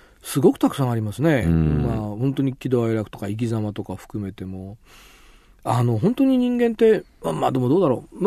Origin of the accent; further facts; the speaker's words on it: Tokyo, Japan; also born or lived in Osaka; 幼稚園は大阪で育って、あの過ごして、幼稚園の最終学年の時に東京に来て